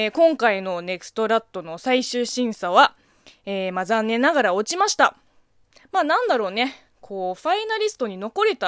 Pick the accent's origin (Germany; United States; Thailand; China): China; Japanese is a second language; この番組は中国生まれ中国育ちの私